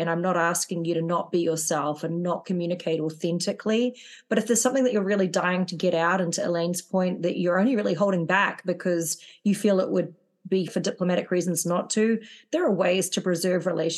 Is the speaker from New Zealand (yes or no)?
yes; New Zealand; I'm from New Zealand and we're very direct.